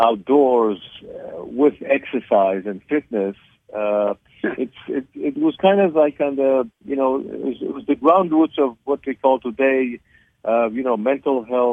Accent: Israel; Where I grew up in Israel, I was I participated in the decathlon back in the late 70s, and I held the national record here in Israel. As a result of that, I came to the United States. My mother is an American by birth.

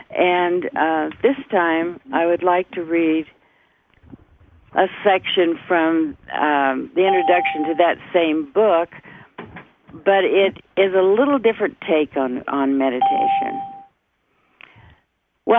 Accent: Flagstaff, Arizona, United States; from Flagstaff, Arizona.

